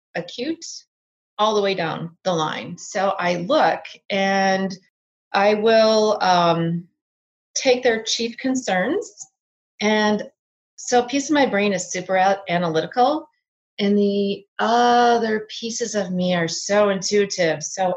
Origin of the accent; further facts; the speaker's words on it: Minnesota, United States; And I'm from Minnesota, so you can hear them in a, oh, the soda.